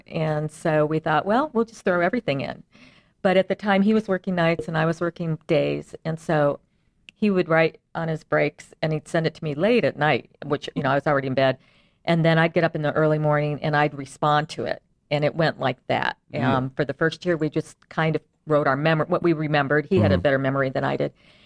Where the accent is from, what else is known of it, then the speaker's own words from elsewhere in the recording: California, United States; And of course, I grew up in California where during the 60s and 70s, it's all straight blonde hair.